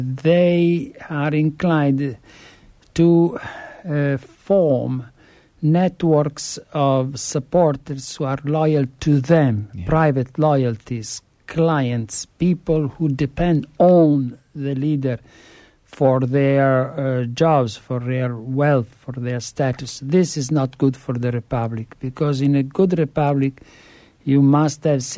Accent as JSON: {"language": "English", "country": "Italy", "accent": "Italian", "second_language": "English", "said": "And I ask the listeners to be compassionate about my Italian accent."}